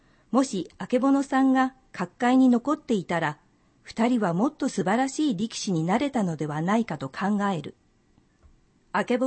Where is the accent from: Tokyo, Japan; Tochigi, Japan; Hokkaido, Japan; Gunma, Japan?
Hokkaido, Japan; Mukawa; 私の故郷向川町でも近年特産のシシャモの不漁が続き、